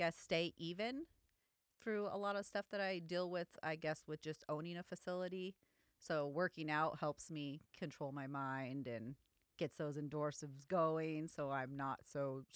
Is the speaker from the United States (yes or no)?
yes; Long Beach, California, United States; I actually grew up in Long Beac